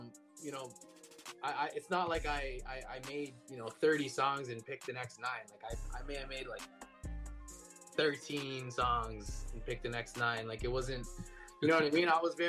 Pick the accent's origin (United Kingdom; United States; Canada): Canada; I was born and raised in Canada, obviously.